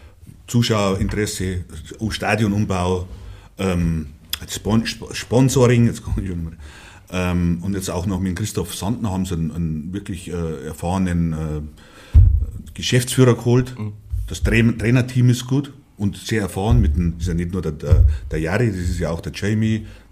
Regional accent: Rosenheim, Bavaria, Germany; ich bin ja echter gebürtiger Rosenheimer und habe alle Mannschaften eben durchlaufen im Nachwuchs.

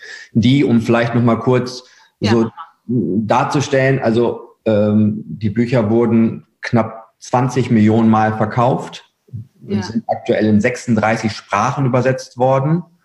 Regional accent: Herford, North Rhine-Westphalia, Germany; ich bin aktuell 37 Jahre. bin Ostwestfale durch und durch. Ja. Also ich komme aus Herford

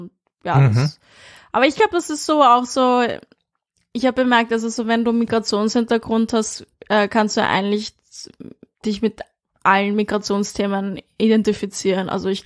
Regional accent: Vienna, Austria; born there; Ja, ich bin in Wien geboren, ja.

